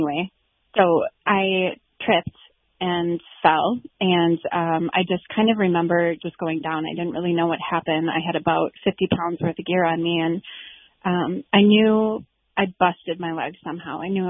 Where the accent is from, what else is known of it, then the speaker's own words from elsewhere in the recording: Wisconsin, United States; So I'm from Wisconsin, so this is all really quite new to me as well